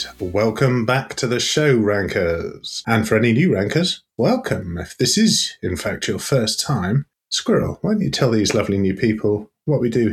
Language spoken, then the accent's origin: English; United Kingdom; we do not like to get straight to the point because we are British.